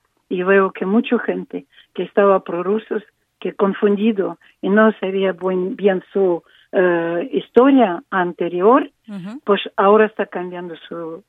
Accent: Ukraine; Spanish is a second language; Soy ucraniana y yo lo sé que él está obligado.

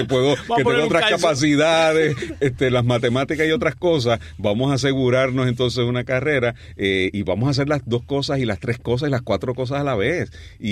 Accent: Puerto Rico; tres de los protagonistas somos puertorriqueños.

